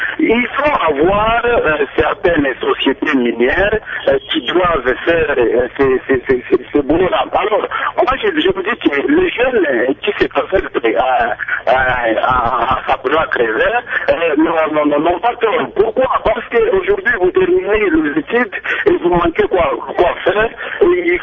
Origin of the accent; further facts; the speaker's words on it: DR Congo; ici chez nous au Congo